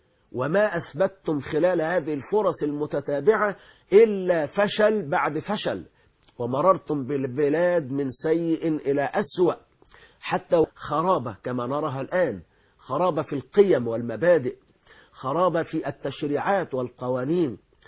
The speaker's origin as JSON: {"language": "Arabic", "country": "Egypt", "said": "نحن في بلادنا مصر"}